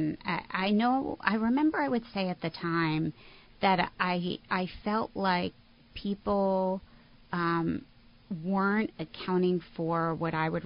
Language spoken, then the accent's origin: English; Northeast, United States; stuff I had never been exposed to growing up in the Northeast.